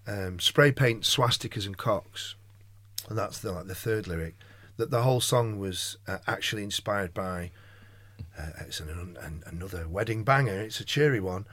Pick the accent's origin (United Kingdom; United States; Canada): United Kingdom; And that's exactly how I feel about being British.